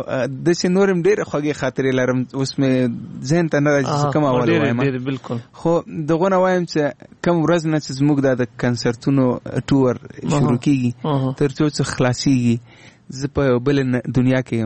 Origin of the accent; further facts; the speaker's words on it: Afghanistan; نه زه افغان یم خو هندي ژبه ما زده کړې